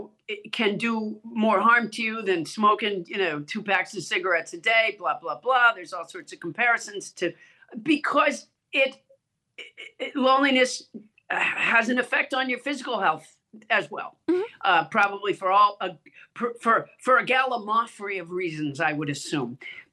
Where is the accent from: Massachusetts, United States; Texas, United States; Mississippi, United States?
Massachusetts, United States; also born or lived in Alabama; I used to eat, because I was born in Alabama, raised in Massachusetts. So my mother was a very good Southern cook.